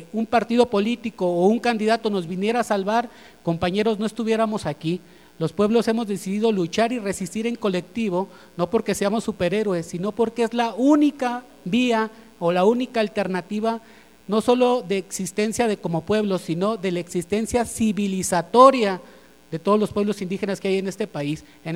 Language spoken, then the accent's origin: Spanish; Chapultenango, Chiapas, Mexico; now in Guadalajara, Mexico; soque de Chapultenango, Chiapas, desplazado a la ciudad de Guadalajara.